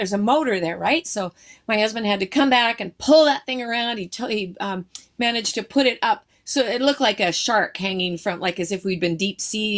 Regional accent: Alberta, Canada; I grew up in Alberta. I'm a landlubber girl, so this is foreign for me.

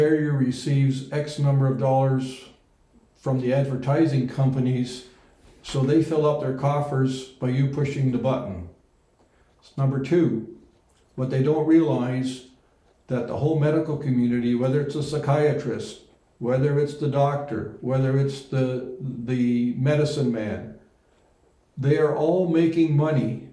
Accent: Netherlands; that's actually my home country, Holland

